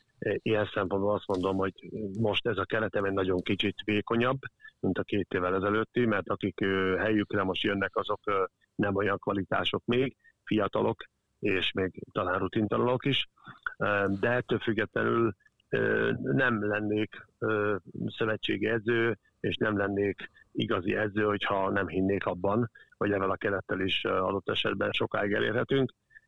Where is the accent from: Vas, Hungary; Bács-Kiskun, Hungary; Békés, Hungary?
Békés, Hungary; Gyula; ugye mikorunkban a grundfoci az Gyulánnal, én felnőttem fantasztikusan, sokat fociztunk haverokkal.